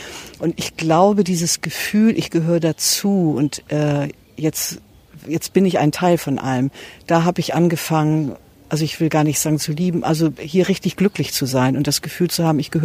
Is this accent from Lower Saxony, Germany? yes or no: yes; Lower Saxony, Germany; now in Sylt, Germany; vielleicht kennen viele noch den Ort Stade mit dem ersten Kernkraftwerk. Das ist mein Geburtsort und dann bin ich groß geworden auf einem Obsthof, wie sich das gehört im alten Land.